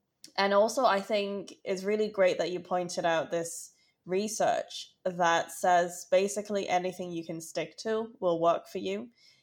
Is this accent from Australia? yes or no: no; Hong Kong; growing up in Hong Kong, you really hardly see any obese people. Like, Hong Kong people are quite petite, I think, generally.